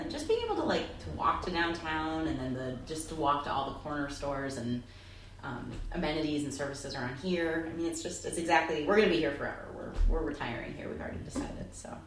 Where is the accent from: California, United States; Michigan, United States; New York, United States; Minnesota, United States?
Minnesota, United States; St. Louis Park; But, no, about me, I grew up in St. Louis Park. I went to St. Louis Park High School. Go Orioles.